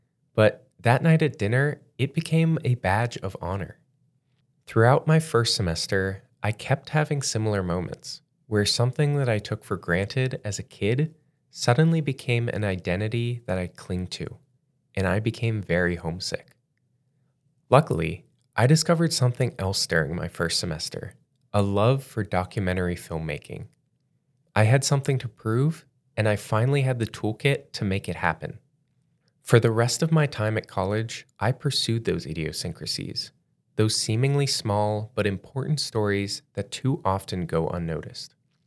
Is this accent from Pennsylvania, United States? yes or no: yes; Pittsburgh, Pennsylvania, United States; also born or lived in Syracuse; now in Toledo, United States; I grew up in Pittsburgh, the Steel City. Then I moved away for college to Syracuse, the Salt City. And now I live in Toledo, the Glass City.